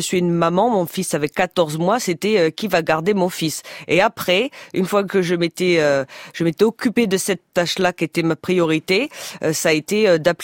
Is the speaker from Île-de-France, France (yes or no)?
no; Bordeaux, Nouvelle-Aquitaine, France; born there; les gens pensent ça, mais non, pas du tout. Je suis née à Bordeaux.